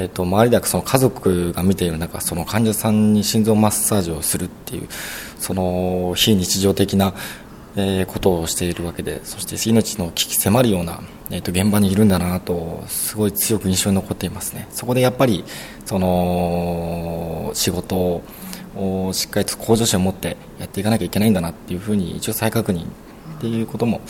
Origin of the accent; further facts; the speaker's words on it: Fujisawa, Kanagawa, Japan; 自分は生まれも育ちも藤沢市なので